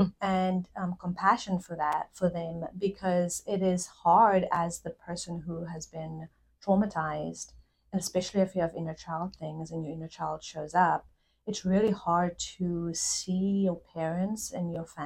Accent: South Africa; that's really cool, because I'm from South Africa.

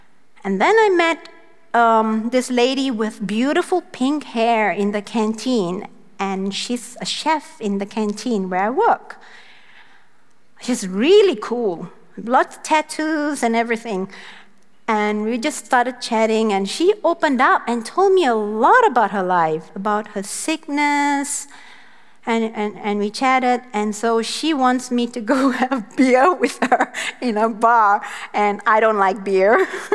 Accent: Singapore; Well, I'm Indian. My dad is from India. I'm from Singapore, but I'm Indian.

